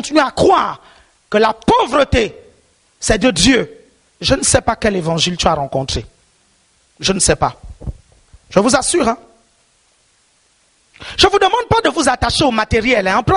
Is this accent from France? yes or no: no; Divenié, Niari, Republic of the Congo; born there; Moi, je suis né au Congo-Brazzaville, dans un village appelé Divenié. Un vieux village. Je suis né là-bas.